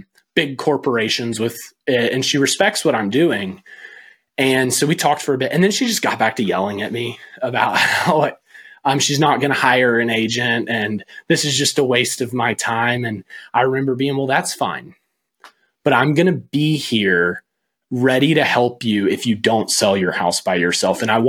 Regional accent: Texas, United States; now in Greensboro, United States; I'd only been in Greensboro for a year when I got into real estate. I came from Texas, so I didn't know anybody.

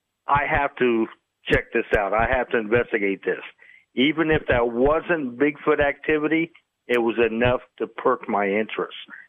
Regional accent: Columbus, Ohio, United States; You know, I'm from Ohio, Columbus, Ohio, and there's an abandoned prison in Mansfield, Ohio State Reformatory.

